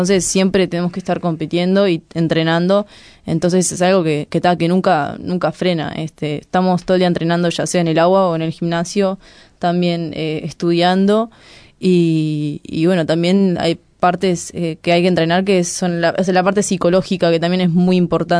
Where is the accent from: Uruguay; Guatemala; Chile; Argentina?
Uruguay; Paysandú; fue a Paysandú, yo soy de Paysandú